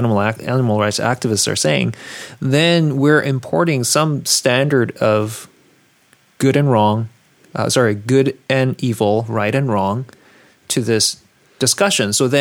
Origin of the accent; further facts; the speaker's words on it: South Korea; now in Canada; I was born and raised in Korea, and I consider myself Canadian as well.